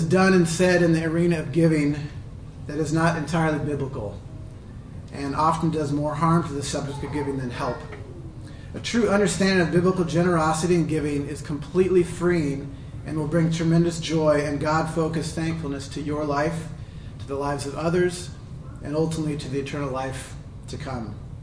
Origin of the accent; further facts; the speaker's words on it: Shoreline, Washington, United States; I grew up in Shoreline, just about 30 minutes south of here. My dad was and still is a pastor of a church, Tabernacle Baptist Church. I'm the second of eight children, so I come from a large family.